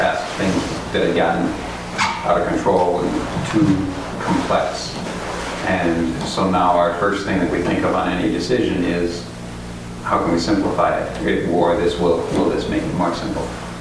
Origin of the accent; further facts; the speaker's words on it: Minneapolis, Minnesota, United States; from Minneapolis, and I grew up with many, many, many traditions.